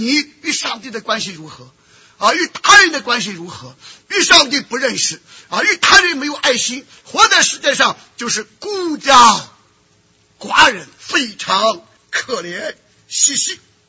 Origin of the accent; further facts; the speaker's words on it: China; 那我们出生在中国大陆的，小的时候读书，很大的动力就是为中华崛起而读书。